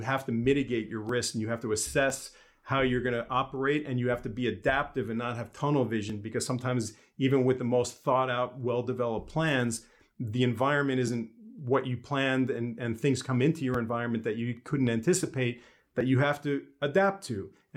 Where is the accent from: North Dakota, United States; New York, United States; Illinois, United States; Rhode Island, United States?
New York, United States; now in Los Angeles, United States; Well, as a New Yorker that talks with my hands, I live in Los Angeles now.